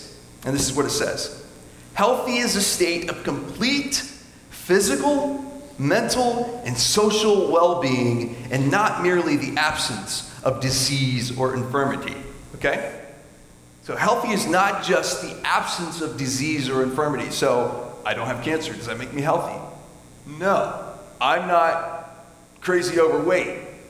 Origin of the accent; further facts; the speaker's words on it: Japan; I grew up in Japan, was a missionary kid there